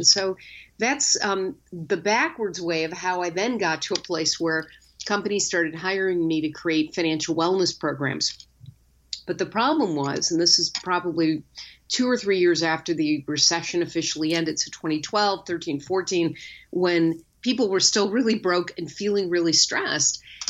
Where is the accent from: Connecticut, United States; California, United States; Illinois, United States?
Illinois, United States; Chicago; I think you can look to my hometown of Chicago